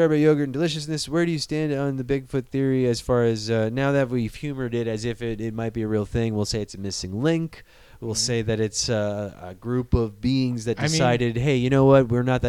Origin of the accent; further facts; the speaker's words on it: Midwest, United States; Like growing up in the Midwest, I remember reading about this.